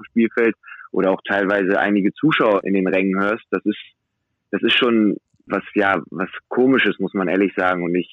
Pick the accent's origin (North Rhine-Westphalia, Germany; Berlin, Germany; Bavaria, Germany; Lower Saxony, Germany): Lower Saxony, Germany; Wilhelmshaven; Also ja, ich komme aus Wilhelmshaven, das ist meine Heimatstadt.